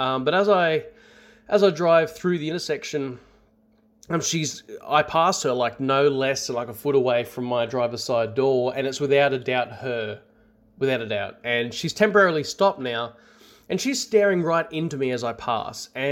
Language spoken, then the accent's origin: English; Australia; As you've probably worked out, I'm Australian